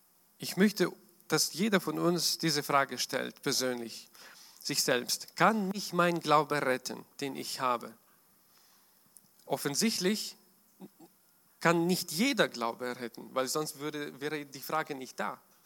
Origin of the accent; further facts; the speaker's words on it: Ukraine; German is a second language; now in Germany; ich komme aus der Ukraine. 2015 bin ich mit meiner Familie nach Deutschland gekommen.